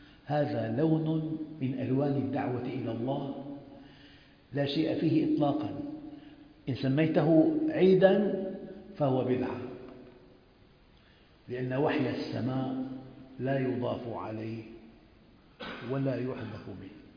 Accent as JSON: {"language": "Arabic", "town": "Damascus", "region": "Damascus Governorate", "country": "Syria", "said": "أنا بعرفها من عندنا في الشام قديمة كثير"}